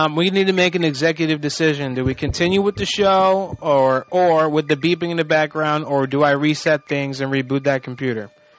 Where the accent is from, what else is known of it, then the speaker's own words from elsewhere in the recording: Florida, United States; You know, I was raised in Volusia County. You know, Daytona Beach is like the capital of Volusia County.